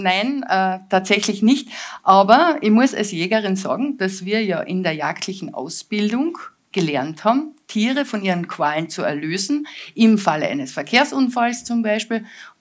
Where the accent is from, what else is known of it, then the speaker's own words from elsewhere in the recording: Carinthia, Austria; Es hat eigentlich ausgereicht zu sagen, hallo, ich komme aus Kärnten.